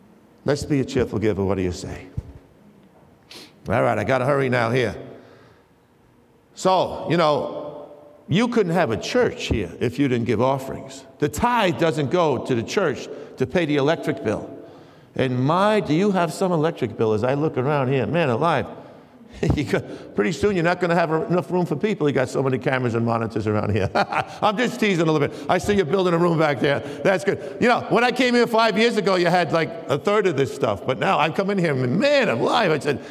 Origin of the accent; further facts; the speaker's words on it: Queens, New York, United States; from Queens. You heard of … ? Well … from Queens